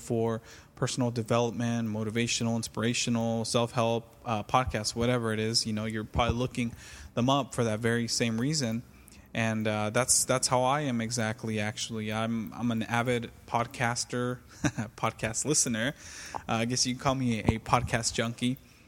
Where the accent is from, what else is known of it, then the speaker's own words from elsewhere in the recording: California, United States; Where the heck am I from? I am from California. I reside in Santa Clara, California, which is close to San Jose.